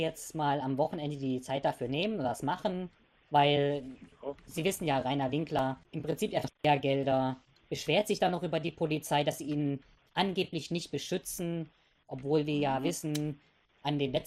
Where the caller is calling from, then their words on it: Deggendorf, Bavaria, Germany; Ich komme aus Deggendorf.